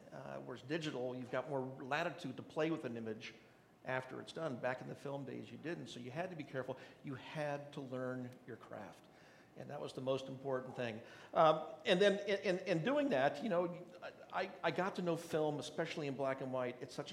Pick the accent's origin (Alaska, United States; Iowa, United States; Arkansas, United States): Alaska, United States; And of course, immediately, I grew up in Alaska. So we would go out and take pictures of each other skiing and rafting and doing all these things.